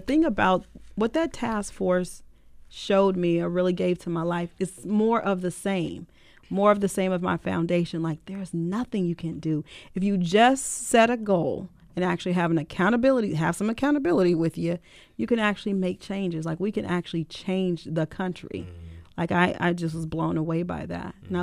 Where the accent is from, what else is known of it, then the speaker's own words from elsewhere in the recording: Los Angeles, California, United States; having been raised in South Central LA gave me a backbone. It actually, I didn't know. I used to tell people when I moved to the East Coast